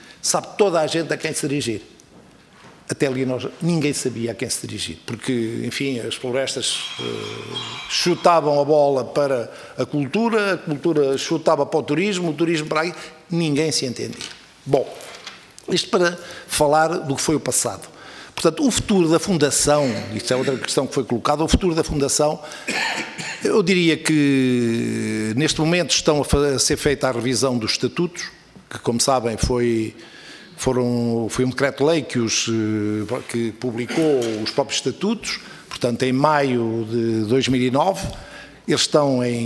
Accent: Pampilhosa, Aveiro, Portugal; Eu posso dizer-lhe o seguinte, eu sou natural do município da Mielhada, não sou natural do Luso, que está na freguesia do Luso, mas sou da Pampilhosa desde pequenito

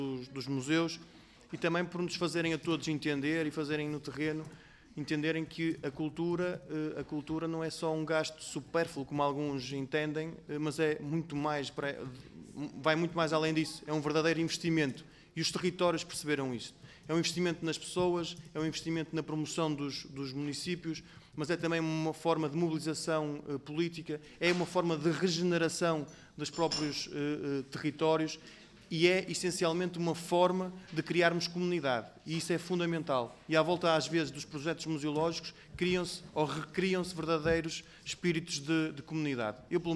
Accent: Paços de Brandão, Aveiro, Portugal; Museu do Papel de Paços de Brandão, que compreenderão porquê, porque é da minha terra

